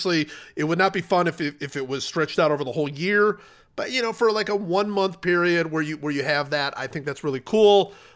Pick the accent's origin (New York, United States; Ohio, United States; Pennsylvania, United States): Ohio, United States; Cleveland; maybe it's, you know, growing up in Cleveland, just, I just can, when I think of my childhood, I think of these leaves blowing across the road